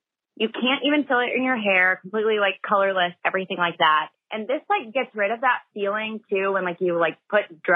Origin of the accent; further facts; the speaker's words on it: Dallas, Texas, United States; Hi, Jen and Jess. … I am from Dallas, and I am calling in with a raise a wand.